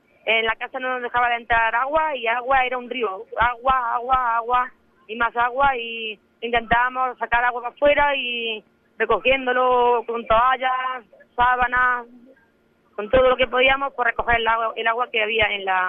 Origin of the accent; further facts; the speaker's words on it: Córdoba, Andalusia, Spain; somos dos de Córdoba